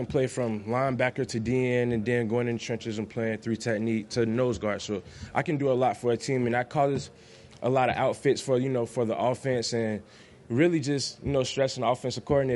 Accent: St. Petersburg, Florida, United States; I come from St. Petersburg, Florida, and, you know, things like that.

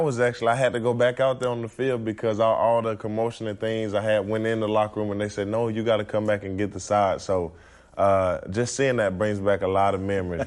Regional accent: Georgia, United States; just because we're both from Georgia.

